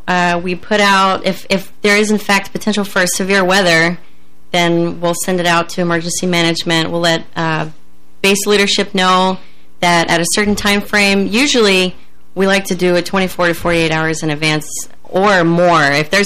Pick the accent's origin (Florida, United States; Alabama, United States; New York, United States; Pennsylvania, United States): Florida, United States; Lake City; I'm from Lake City, Florida.